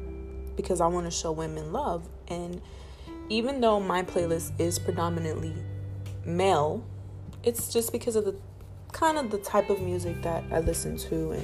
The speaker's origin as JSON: {"language": "English", "town": "Bronx", "region": "New York", "country": "United States", "said": "that went out for a long time"}